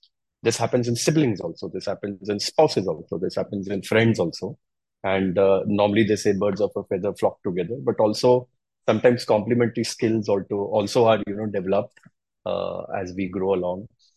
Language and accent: English; Bhopal, Madhya Pradesh, India; also born or lived in Mumbai / Delhi; So my father was with the Reserve Bank. So I was born in Bombay. We moved to Delhi. Then I did my 7th to 12th in Bhopal.